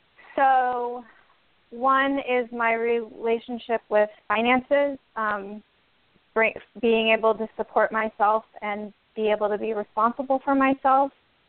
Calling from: Portland, Oregon, United States; I'm calling from Portland, Oregon.

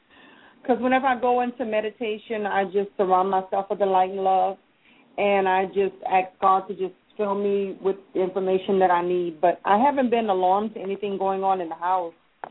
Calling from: Louisiana, United States; I'm calling from Louisiana.

